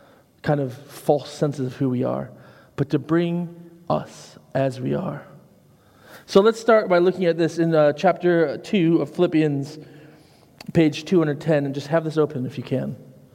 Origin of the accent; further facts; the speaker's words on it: United States; we're growing up in America, we didn't have uniforms